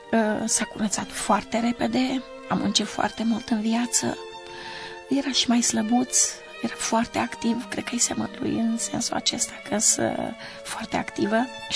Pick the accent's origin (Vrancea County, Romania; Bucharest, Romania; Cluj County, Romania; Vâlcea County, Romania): Vrancea County, Romania; Focșani; moved away; eu mi-am lăsat și orașul natal, am lăsat Focșaniu, mi-am lăsat un apartament pe care mi-l cumpărase tatăl meu.